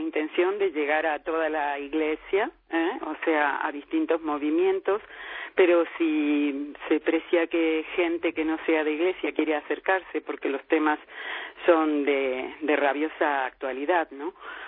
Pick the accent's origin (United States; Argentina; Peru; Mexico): Argentina; now in Spain; yo soy empresaria, llevo toda mi vida, soy argentina, pero llevo 29 años trabajando en España, tengo una policlínica médica, soy odontóloga